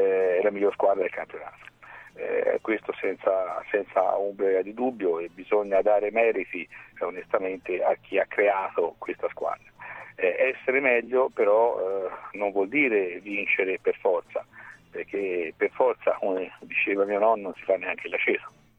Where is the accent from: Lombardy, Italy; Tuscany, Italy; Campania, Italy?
Tuscany, Italy; Siena; io sono di Siena e sono abituato a correre il palio lo vince uno